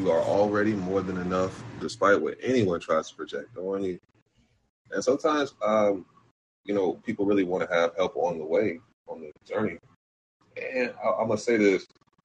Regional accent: Jacksonville, Florida, United States; I'm gonna say it on a recorded line. I'm from Duval. I was definitely drinking them four loco.

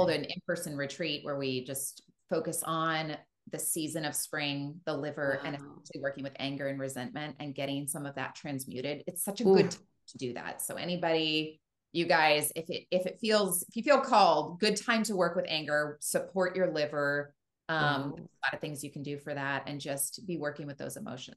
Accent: California, United States; I'm from California originally, and Texas, I'm always sort of like, I'm not sure, but Austin, like, I can deal.

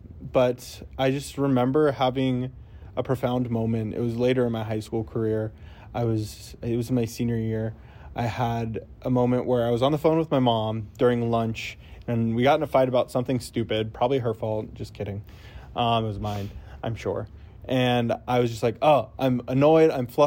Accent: California, United States; So I grew up in California, Central Valley.

